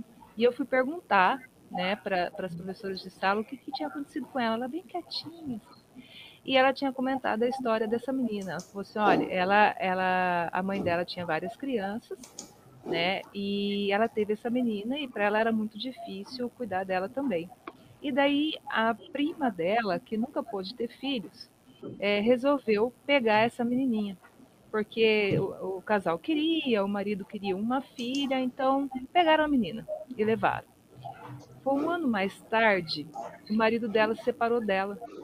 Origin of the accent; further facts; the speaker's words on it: Londrina, Paraná, Brazil; also born or lived in Mato Grosso / Vailândia / Maringá; now in Porto União, Brazil; eu sou de Londrina, eu morei no Mato Grosso, eu morei em Vailândia, região de Engenheiro Beltrão, Itambé, região de Maringá, e agora Porto União.